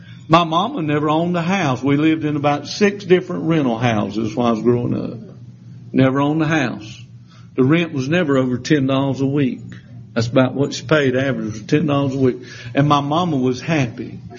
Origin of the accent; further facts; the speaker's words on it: Lancaster, South Carolina, United States; You know, I come from Lancaster. We don't have but one culture down there, redneck.